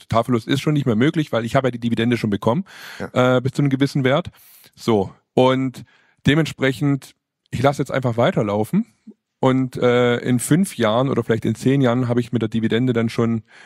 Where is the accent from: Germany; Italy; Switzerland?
Germany; Baden-Württemberg; Ja, ich bin Schwabe.